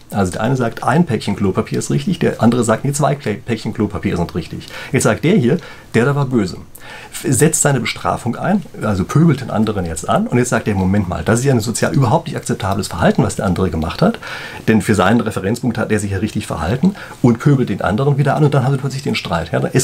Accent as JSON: {"language": "German", "town": "Frankfurt", "region": "Hesse", "country": "Germany", "said": "Wenn Sie als Frankfurter in München fahren, haben Sie wahrscheinlich das Gefühl, dass die Münchner unglaublich aggressiv fahren. Also mir zumindest geht es so."}